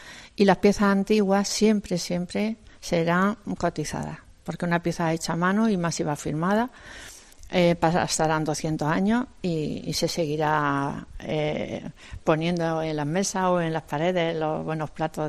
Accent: Jaén, Andalusia, Spain; como somos de allí, de Jaén

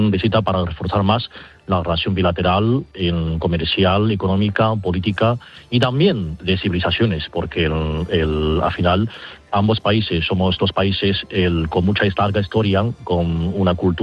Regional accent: China; now in Spain; Tengo pasaporte español, y España, viendo que mi España, que es mi país en este momento, y mi país de origen, que es China

